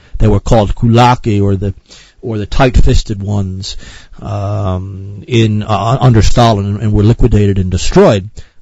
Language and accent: English; Ireland; Being an Irishman myself, I've noticed this early on, that Ireland and Ukraine have very much in common.